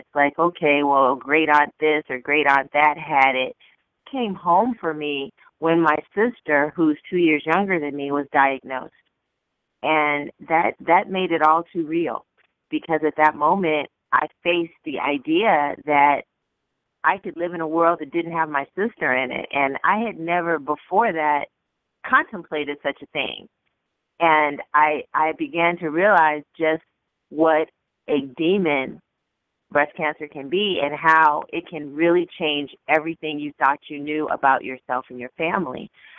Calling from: Santa Clarita, California, United States; I'm calling from the Santa Clarita Valley in California, and surrounded by gorgeous mountains sometimes isn't the best for reception, but it is gorgeous out here.

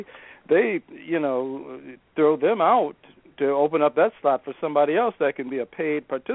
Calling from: Minneapolis, Minnesota, United States; I'm calling from my palatial estate in South Minneapolis.

